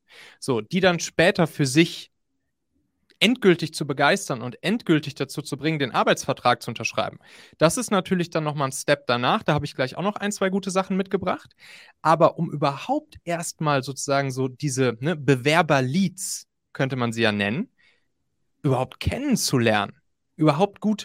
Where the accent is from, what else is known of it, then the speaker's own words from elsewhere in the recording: Hamburg, Germany; also born or lived in Rhineland; bin ursprünglich Rheinländer, groß und erwachsen geworden, wenn man das so nennen kann, bin ich dann in Hamburg. Und jetzt gerade lebe ich, ja, sozusagen local-mäßig etwas gemixt zwischen Wien, zwischen Lettland, zwischen Hamburg.